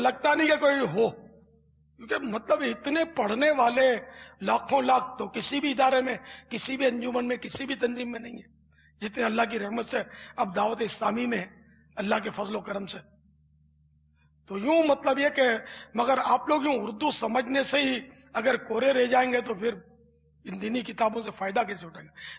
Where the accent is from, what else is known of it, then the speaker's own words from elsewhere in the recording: Karachi, Sindh, Pakistan; born there; میں تو یعنی کٹر پاکستانی ہوں. میں اصلاً نسلاً یوں کہتے ہیں کہ میری پیدائش جو ہے نا یہ باب المدینہ کراچی میں ہوئی ہے. میری جائے ولادت, میرا برتھ پیلس کراچی ہے, پاکستان. میں یوں پاکستانی ہوں.